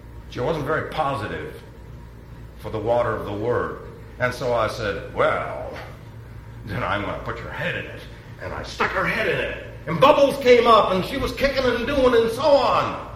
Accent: New York City, New York, United States; I was raised in New York City. What would I know about sheep? There are no sheep in New York City.

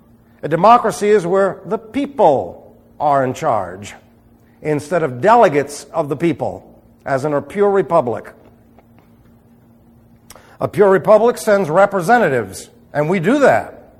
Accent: New York City, New York, United States; born there; I was born in New York City, so I would be a northerner all the way

